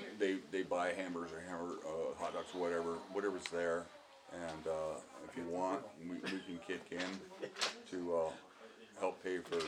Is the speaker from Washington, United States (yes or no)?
yes; Wilkeson, Washington, United States; Bottom of Mount Rainier. In a little coal mining town.